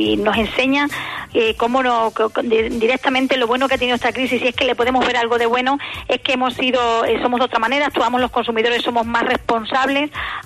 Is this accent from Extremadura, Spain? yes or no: yes; Extremadura, Spain; sí que seguimos siendo los extremeños de tirar hacia las zonas costeras, aunque hay que decir que en Extremadura también tenemos zonas maravillosas de playa dulce.